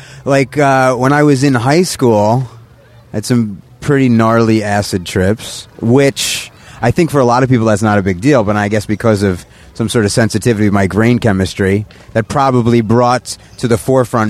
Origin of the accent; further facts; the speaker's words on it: New Jersey, United States; also born or lived in Michigan; I mean, the first shows I ever did were, like, mics in New York, because I grew up in Jersey.